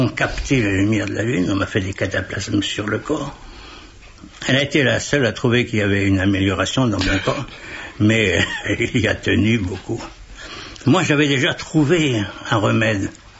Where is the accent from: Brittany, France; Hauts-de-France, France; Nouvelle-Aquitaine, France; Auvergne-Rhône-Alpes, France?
Brittany, France; Concarneau; je venais de Concarneau. Et je butais beaucoup sur les C et sur les K